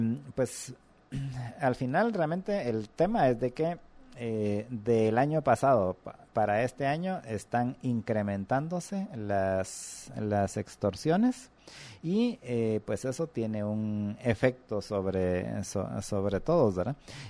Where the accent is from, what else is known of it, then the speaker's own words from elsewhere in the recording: Retalhuleu, Guatemala; En Retaluleu, allá en mi tierra, es donde está el 73 casos.